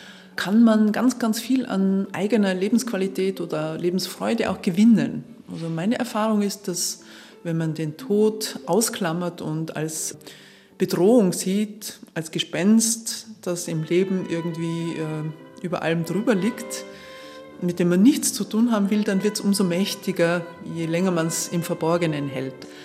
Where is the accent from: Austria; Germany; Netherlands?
Austria; Tyrol; Ich komme aus Tirol, aus den Tiroler Bergen, und da habe ich schon als Kind halt gespürt, mich zieht es in die Welt oder mich interessieren andere Kulturen, andere Menschen, und das war jetzt bei uns nicht so Tradition.